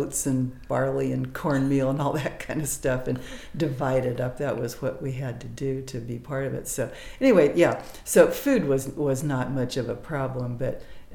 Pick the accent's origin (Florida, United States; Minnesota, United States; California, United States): California, United States; Lafayette; I grew up in Lafayette and went to UC Berkeley, and I hated Berkeley.